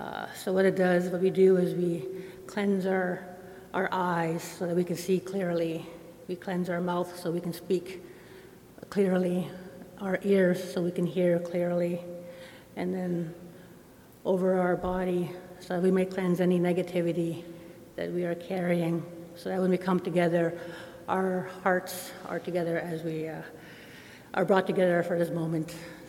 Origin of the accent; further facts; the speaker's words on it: Winnipeg, Manitoba, Canada; I am from the Wolf Clan. I'm a Cree from Winnipeg, Manitoba. My family's from Northern Manitoba.